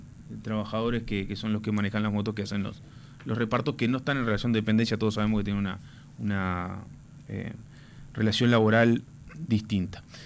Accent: Uruguay

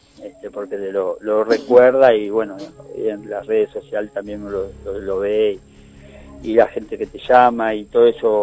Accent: Uruguay

